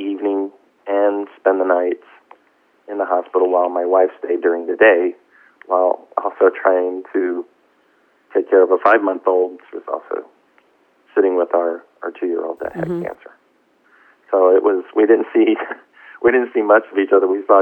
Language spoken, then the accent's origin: English; Baltimore, Maryland, United States; One that I grew up with in Baltimore. I'm originally from Baltimore.